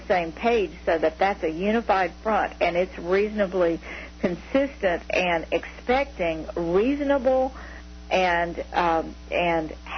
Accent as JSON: {"language": "English", "region": "Mississippi", "country": "United States", "said": "In my home state of Mississippi, I believe the figures I heard were that that there are as many babies born not to married people as to married people."}